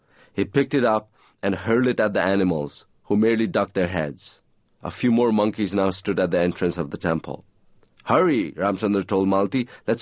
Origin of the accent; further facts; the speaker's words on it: Nepal; moved away; When I was growing up in Nepal, there was no television. Okay. I left Nepal in 1984.